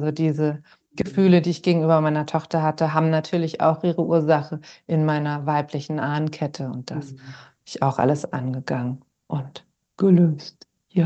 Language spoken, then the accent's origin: German; Berlin, Germany; ich bin in Berlin groß geworden